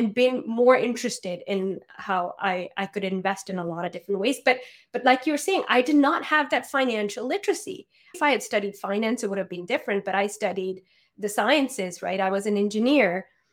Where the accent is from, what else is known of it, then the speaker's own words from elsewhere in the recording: Pakistan; growing up in Pakistan, and not growing up with like a scarcity mindset.